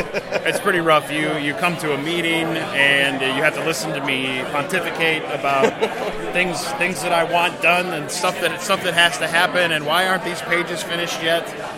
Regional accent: Bay City, Michigan, United States; You know, so I'm from Bay City, so Bay City, Saginaw, and Midland.

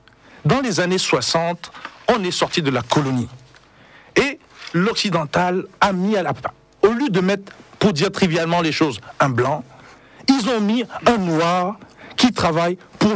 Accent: Togo; Nous sommes d'abord des Togolais.

